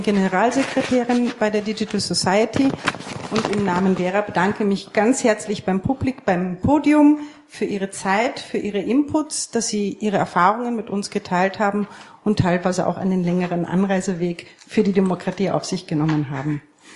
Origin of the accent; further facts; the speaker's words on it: Greece; ich kann als Grieche nicht anders.